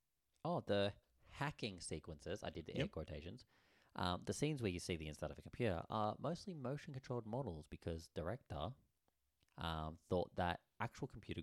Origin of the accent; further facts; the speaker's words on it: Australia; English is my second language. I'm Australian. We don't speak English here.